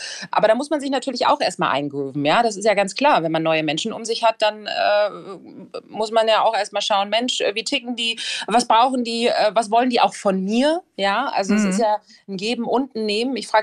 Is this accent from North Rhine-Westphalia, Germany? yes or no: no; Berlin, Germany; Ja, naja, also ich bin in Berlin-Schmargendorf groß geworden, alle Berliner wissen, das ist im Berliner Westen und da war die Nähe zum Olympiastadion wirklich nicht weit, das waren 10 Minuten